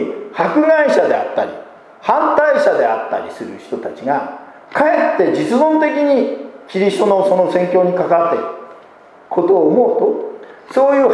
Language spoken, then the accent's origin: Japanese; Hokuriku, Japan; 私は北陸の出身なので